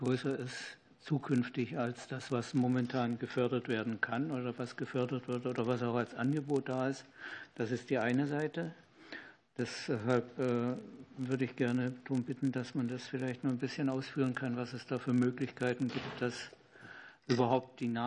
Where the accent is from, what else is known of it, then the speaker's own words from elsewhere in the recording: Pforzheim, Baden-Württemberg, Germany; Ich komme aus Pforzheim. Das ist eine Stadt, die sehr viel mit Recycling von Edelmetallen zu tun hat.